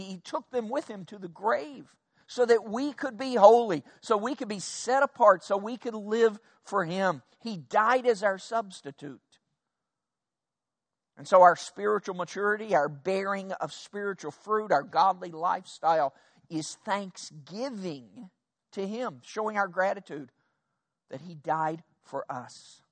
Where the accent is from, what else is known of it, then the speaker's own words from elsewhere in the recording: Lexington, Kentucky, United States; I grew up in Lexington, Kentucky, and I was not very good in grammar at all.